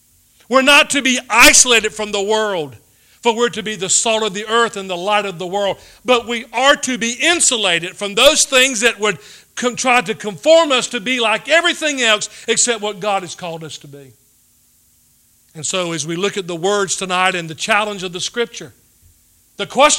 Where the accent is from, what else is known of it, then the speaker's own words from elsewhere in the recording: North Carolina, United States; Growing up on a tobacco farm, as a teenager, when I would come in from the fields in the farmhouse, I grew up in Martin County.